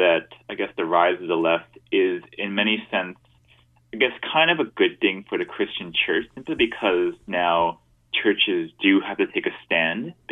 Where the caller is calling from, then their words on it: Canada; I guess as a Canadian, I've been watching the political process down south with a lot of interest.